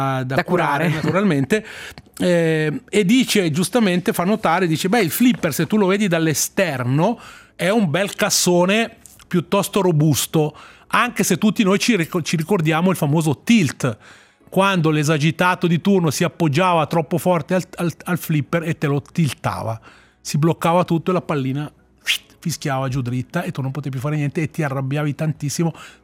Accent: Bellinzona, Ticino, Switzerland; Io sono nato, cresciuto a Bellinzona

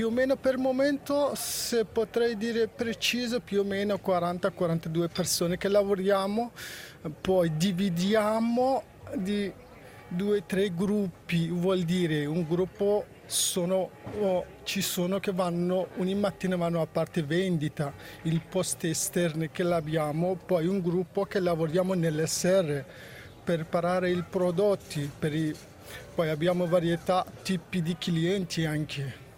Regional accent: Afghanistan; Sono origine afghano, vengo dall'Afghanistan.

